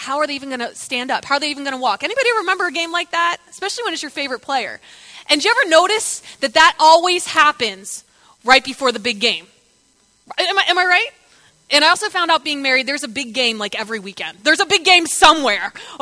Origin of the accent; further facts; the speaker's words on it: East Coast, United States; Also, I've been known to talk fast. I'm from the East Coast.